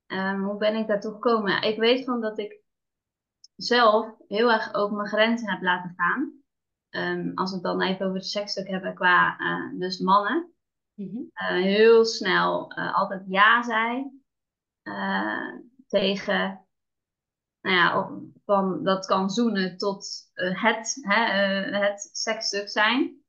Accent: Zeeland, Netherlands; Ik ben Zeeuwse, zeg ik er altijd bij. Ik kom uit Zeeland. 42 jaar.

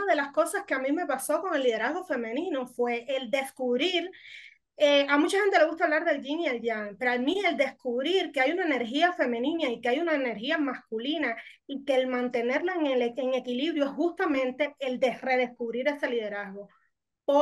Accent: Cuba; Porque es muy propia de nosotros los cubanos.

